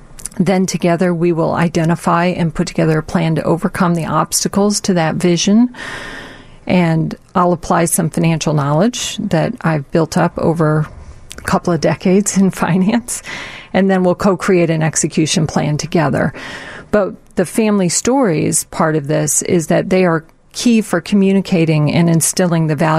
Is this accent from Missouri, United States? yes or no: yes; St. Louis, Missouri, United States; born or raised there